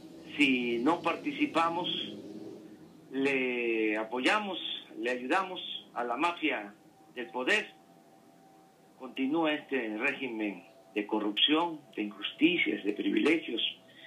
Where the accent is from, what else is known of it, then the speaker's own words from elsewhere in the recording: Villahermosa, Tabasco, Mexico; en mi tierra, en mi agua. Estamos llegando porque vamos a llevar a cabo un acto aquí en Villahermosa, en la Plaza de Armas.